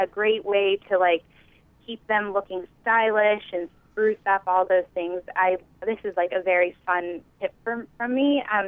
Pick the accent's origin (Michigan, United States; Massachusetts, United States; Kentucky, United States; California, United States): California, United States; Tarzana; now in Manhattan, United States; So I'm from Tarzana.